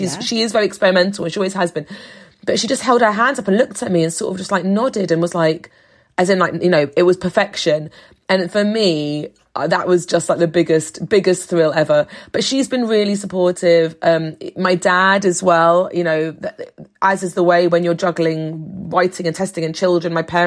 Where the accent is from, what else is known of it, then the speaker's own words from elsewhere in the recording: England, United Kingdom; born there; I don't feel like I'm mainland Greek, but people want to say you're Greek Cypriot. It comes from the fact that I was born in England. It comes from the fact that I'm married to an Irish English man.